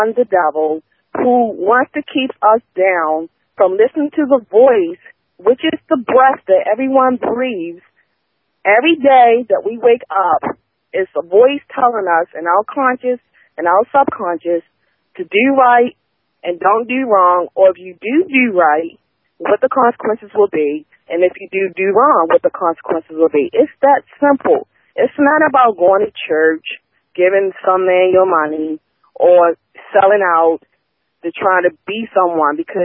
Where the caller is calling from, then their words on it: Maryland, United States; I'm calling from Maryland.